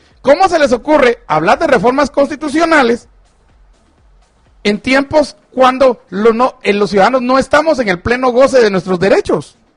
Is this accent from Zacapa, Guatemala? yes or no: no; Chimaltenango, Guatemala; Diputado de Chimaltenango, allá en mi pueblo